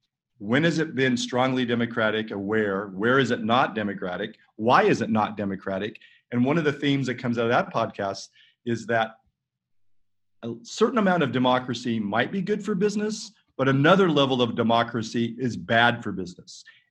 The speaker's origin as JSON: {"language": "English", "region": "California", "country": "United States", "tie": "born or raised there", "said": "I grew up in California, but I know that."}